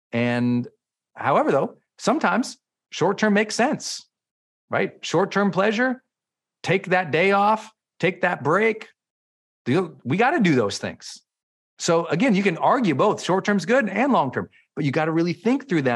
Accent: Montana, United States; Matter of fact, where I grew up in Montana, I'd say most of my friends did not ever leave their town or their state

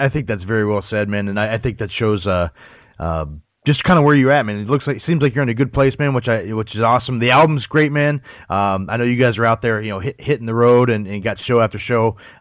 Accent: Cleveland, Ohio, United States; now in Nashville, United States; I'm a Midwest guy, too, man. I grew up outside of the Cleveland, Ohio area.

